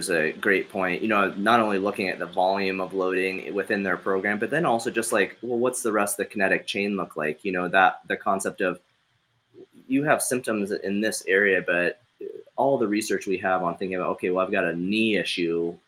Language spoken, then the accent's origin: English; Montana, United States; I grew up in Montana, so it's funny.